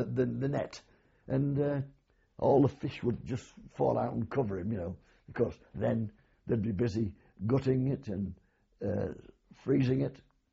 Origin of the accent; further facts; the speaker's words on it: Grimsby, Yorkshire and the Humber, United Kingdom; I was born in the Kent Arms in Grimsby, and we moved to Waltham, a village 3.5 miles from here, and we lived there until I was 8 years of age.